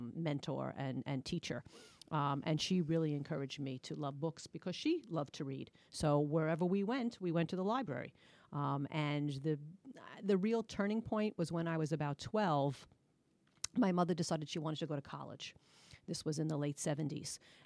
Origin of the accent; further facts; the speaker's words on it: Queens, New York, United States; I grew up in Queens, and my mother actually brought me to the bookmobile.